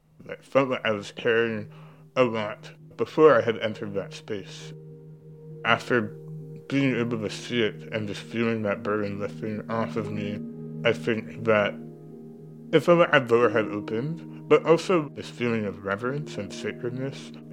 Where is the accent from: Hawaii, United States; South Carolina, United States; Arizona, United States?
Hawaii, United States; I want people to know these are my responsibilities as a Hawaiian. I have committed to being a Hawaiian in such a visible and physical way